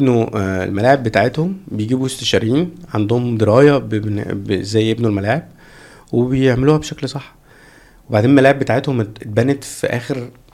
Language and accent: Arabic; Egypt; بس الميزه عندنا في مصر ان عندنا شبكه طرق كويسه